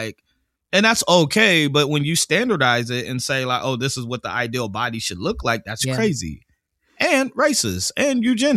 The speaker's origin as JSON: {"language": "English", "town": "Fresno", "region": "California", "country": "United States", "said": "I'm talking about California. I'm from Fresno, so that's a little country."}